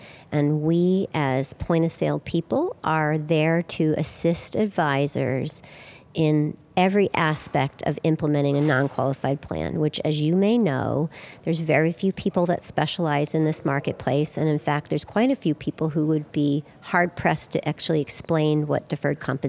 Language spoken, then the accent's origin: English; Jupiter, Florida, United States; also born or lived in Boston; I am from Jupiter, Florida, although I did live in the Boston area for a solid 20 years, but not born and bred there, so I do pronounce my R's correctly